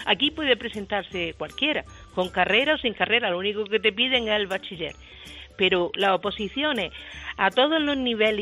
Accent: Granada, Andalusia, Spain; Nosotros somos de Granada y cada vez que iba a Madrid eran 2 exámenes

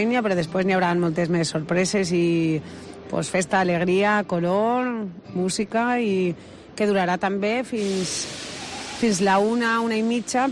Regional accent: Castellón de la Plana, Valencian Community, Spain; Som de Castelló

